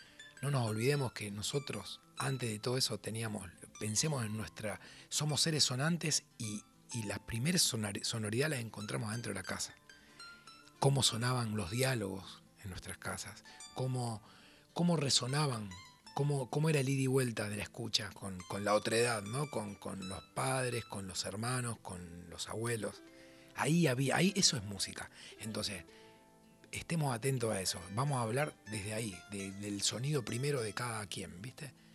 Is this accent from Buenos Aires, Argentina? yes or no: no; Rosario, Santa Fe, Argentina; yo soy de la zona sur de la ciudad de Rosario, que no es lo mismo que ser de Rosario. De la periferia, de los barrios